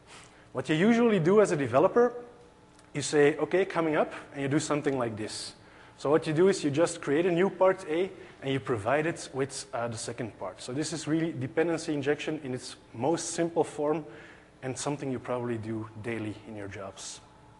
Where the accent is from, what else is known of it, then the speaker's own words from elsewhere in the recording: Belgium; I'm from Belgium.